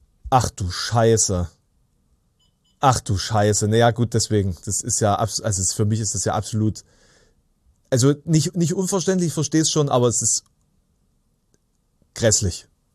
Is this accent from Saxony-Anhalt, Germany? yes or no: yes; Saxony-Anhalt, Germany; Das, der meistens ausgetrocknete Strom, der durch meine Heimat fließt.